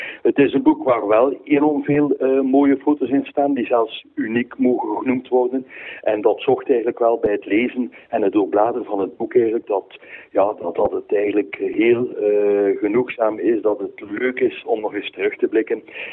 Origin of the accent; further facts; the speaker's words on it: Belgium; ik hoop dat we als Belgen, en daar mogen we toch wel een beetje fier op zijn, dat we ook op verschillende vlakken mogen scoren.